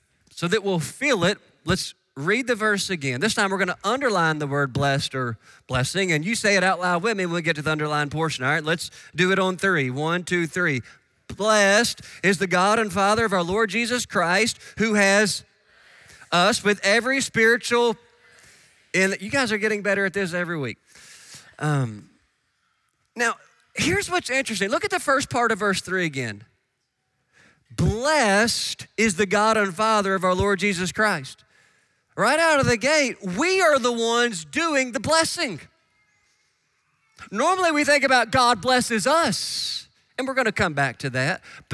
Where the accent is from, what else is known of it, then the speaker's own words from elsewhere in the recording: Kentucky, United States; the biggest point of conversation every year in my hometown is this year, who is going to be crowned Miss Piggy at the Trigg County Country Ham Festival?